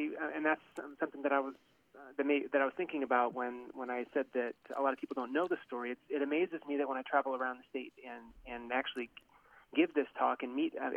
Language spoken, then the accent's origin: English; Iowa, United States; I grew up in Iowa, and already had an undergraduate degree in history and was in a master's program in history before I even knew this story existed.